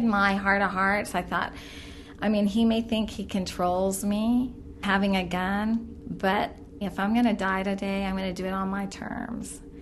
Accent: United States; I hope I am a good ambassador for my country, because I am proud that I'm an American.

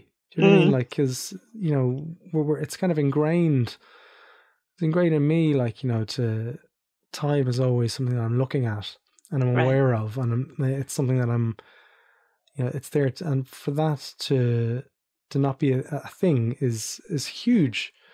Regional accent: Ireland; me growing up in Ireland in early 80s, mid 80s

